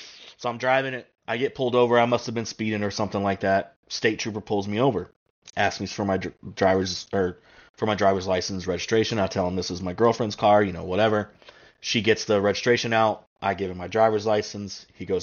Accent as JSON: {"language": "English", "region": "Florida", "country": "United States", "said": "So I'm in Florida. I'm from Florida originally."}